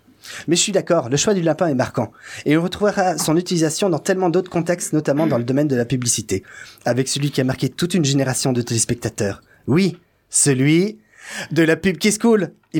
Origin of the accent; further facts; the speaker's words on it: Grand Est, France; also born or lived in Vosges; je suis né dans les Vosges, mais j'ai grandi à côté de Nancy et Meurthe-et-Moselle.